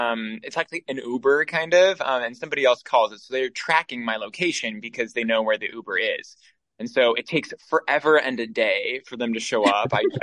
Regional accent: Tucson, Arizona, United States; also born or lived in Utah; And so I grew up in Tucson. I was actually born the year that my dad started medical school. And then he continued on for his residency in orthopedic here in Tucson. And so I grew up here.

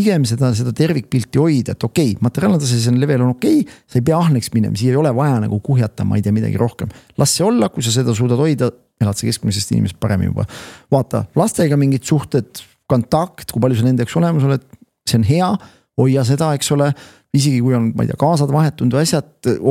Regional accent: Viljandi, Viljandi County, Estonia; Ja sama meil on vähem mul maja taga, kus ma üles kasvasin tegelikult Viljandis.

